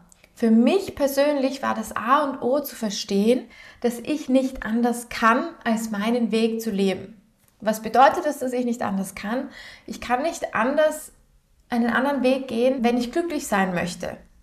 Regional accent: Vienna, Austria; Und ich komme aus Wien

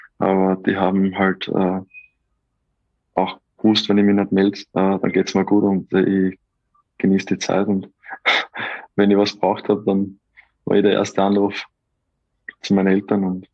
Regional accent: Austria; bei uns in Österreich

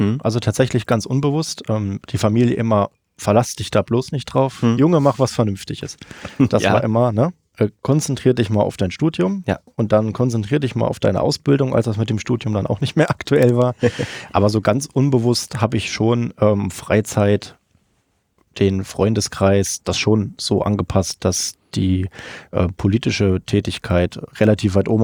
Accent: Meiningen, Thuringia, Germany; sondern in Meiningen direkt. Mhm. Da, wo ich herkomme, wo ich mich auskenne.

